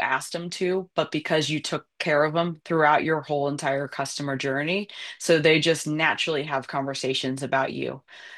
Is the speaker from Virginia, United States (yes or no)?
no; Boise, Idaho, United States; from Boise, Idaho.